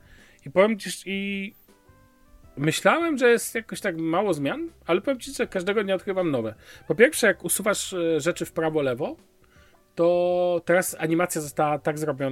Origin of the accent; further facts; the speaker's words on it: Szczecin, West Pomeranian Voivodeship, Poland; ja ze Szczecina pochodzę, mój drogi. My mamy tam Hochdeutsch, tak zwany, czysty język.